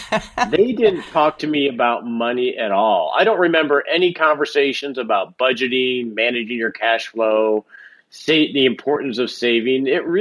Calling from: Fort Worth, Texas, United States; I am in sunny Fort Worth, Texas. It's beautiful today.

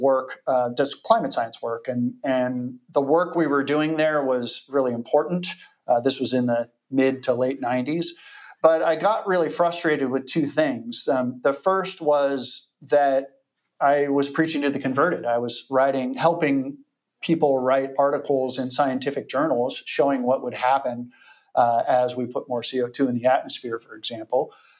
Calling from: San Francisco, California, United States; I'm actually sitting in my old office at Method Products. I needed to be in the city of San Francisco today, and I'm based in the East Bay with Ripple Foods

